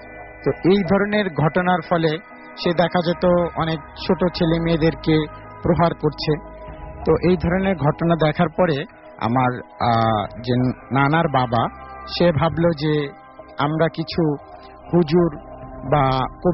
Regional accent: Mirpur, Dhaka Division, Bangladesh; Paschim শাহরপাড়া, Mirpur.

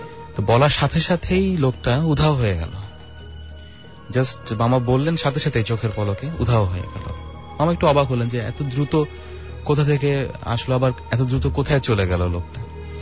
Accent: Malibagh, Dhaka Division, Bangladesh; আমি মালিবাগ থেকে এসেছি।

